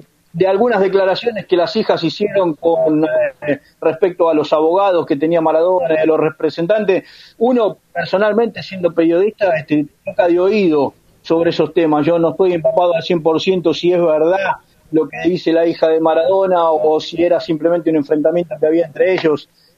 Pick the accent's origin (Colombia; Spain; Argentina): Argentina; A mí como argentino, a ustedes como brasileros